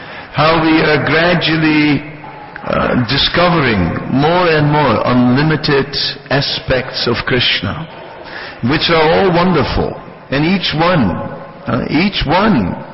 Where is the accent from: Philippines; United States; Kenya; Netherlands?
Netherlands; I am from Holland, the Netherlands